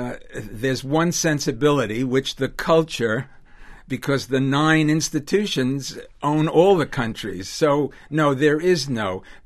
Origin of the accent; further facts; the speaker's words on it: New York, United States; I'm a New Yorker, and that's N-O-O-Y-A-W-K-A.